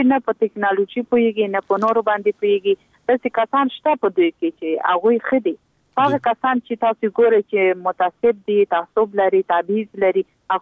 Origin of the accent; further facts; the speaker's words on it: Logar, Afghanistan; زه په خپله دغه لوګر ولایت څنګه چې زما د پلار ولایت او زما ټاټوبی دی